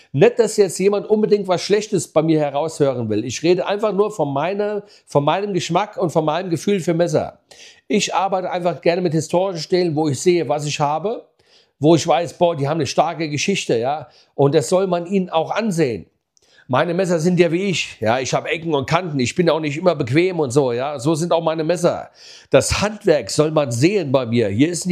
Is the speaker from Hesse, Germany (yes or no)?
yes; Pohl-Göns, Hesse, Germany; Wenn ich denke, früher in dem Ort, wo ich groß geworden bin, Polgöns, ja, bei Butzbach, die Perle der Wetterau